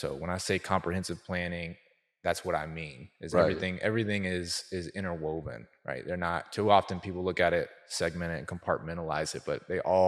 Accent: Antioch, Tennessee, United States; now in Thompson's Station, United States; we live out in Thompson Station now, right, but my wife's from Franklin, you know, and I grew up in Antioch.

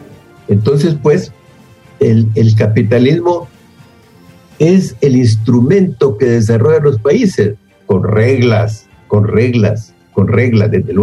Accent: Honduras; Entonces nosotros, como hondureños, que somos demócratas

